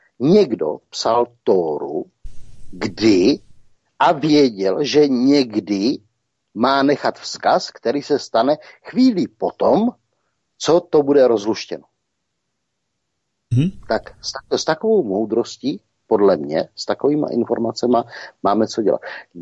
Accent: Moravian-Silesian Region, Czechia; Třeba zrovna já jsem chachar ze Severní Moravy

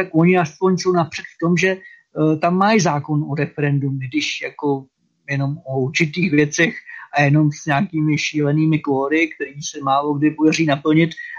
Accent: Slovakia; že jako Slováci bychom si vystačili s jednou národní radou nebo sněmovnou

